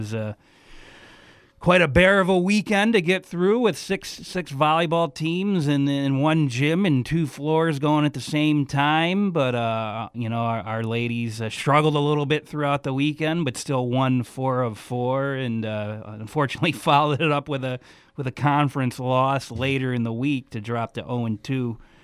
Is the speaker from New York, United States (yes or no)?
yes; Dunkirk, New York, United States; in my hometown back in Western New York, about an hour outside of Buffalo, hour south of Buffalo, right on Lake Erie. My hometown is Dunkirk, New York.